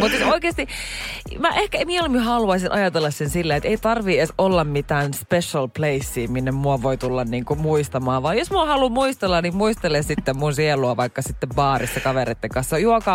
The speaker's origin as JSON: {"language": "Finnish", "town": "Jyväskylä", "region": "Central Finland", "country": "Finland", "tie": "born or raised there", "said": "kun mä oon Jyväskylästä ja mä oon kasvanut jotenkin sellaisessa, niin kuin, mitä mä sanoisin, semmoisen oma kotitalo lähiö"}